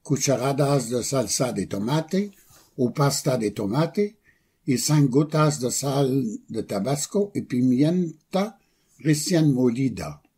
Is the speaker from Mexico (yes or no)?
no; Quebec, Canada; Soy de Quebec, Canadá, así que me he criado comiendo poutine.